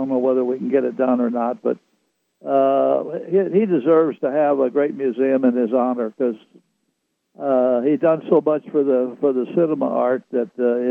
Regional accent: Kansas City, Missouri, United States; now in Tucson, United States; No, I came from Missouri, Kansas City.

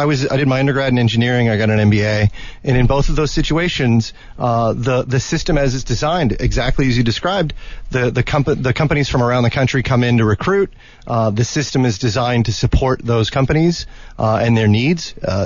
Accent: Kansas City, United States; moved away as an adult; now in Tucson, United States; Originally from Kansas City. I came out here to go to school at the U

